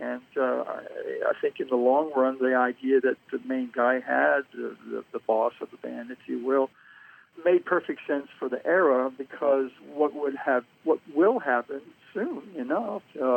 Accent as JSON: {"language": "English", "town": "Dundalk", "region": "Maryland", "country": "United States", "tie": "born or raised there", "also_born_or_lived": "Baltimore", "said": "Yeah, I was born in Baltimore City and raised there for about 3 years. And then my family moved out to a pretty new suburb in an unincorporated city area called Dundalk."}